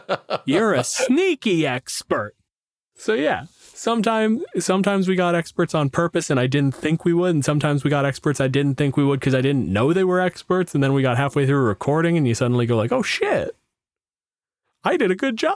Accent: Canada; I'm a physicist. I'm from Canada.

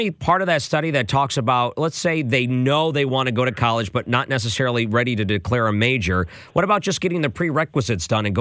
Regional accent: Michigan, United States; Well, I grew up in Michigan, so it could be a different thing.

